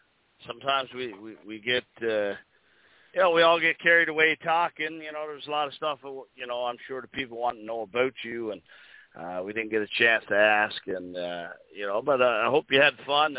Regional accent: Newfoundland and Labrador, Canada; Newfoundland.

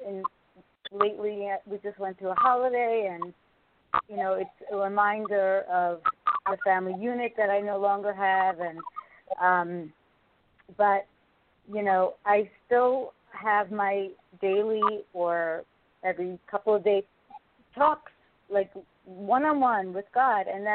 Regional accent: New York, United States; Well, I'm from New York, so, you know, I'm

